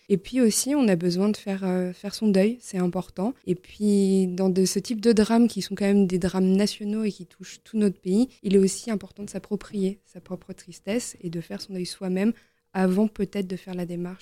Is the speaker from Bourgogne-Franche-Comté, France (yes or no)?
no; Lyon, Auvergne-Rhône-Alpes, France; moi d'autant plus en tant que lyonnaise et membre de l'association depuis longtemps, je suis très très fière de voir ma ville se mobiliser ainsi.